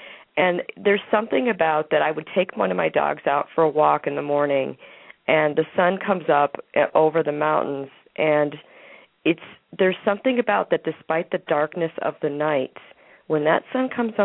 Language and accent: English; Naperville, Illinois, United States; I'm leaving. I'm going back to New Mexico. I grew up in Naperville, been here, went back to Naperville, and I came back.